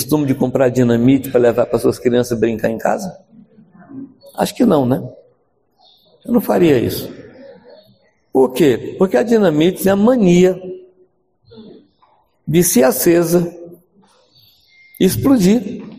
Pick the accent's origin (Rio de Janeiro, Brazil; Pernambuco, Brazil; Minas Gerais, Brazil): Minas Gerais, Brazil; é que eu sou mineiro